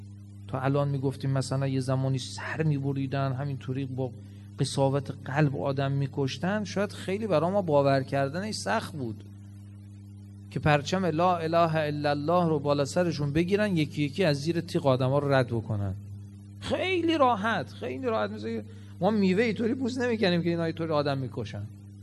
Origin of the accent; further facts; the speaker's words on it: Ahvaz, Khuzestan, Iran; ما اهل اهوازیم، اهل کوفه نیستیم،